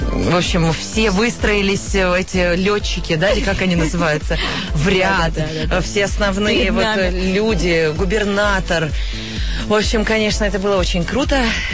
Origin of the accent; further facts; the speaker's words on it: Tiraspol, Transnistria, Moldova; Я сама из Тирасполя, из Приднестровья. И закончила там школу, до 11 класса доучилась, в музыкальную школу ходила.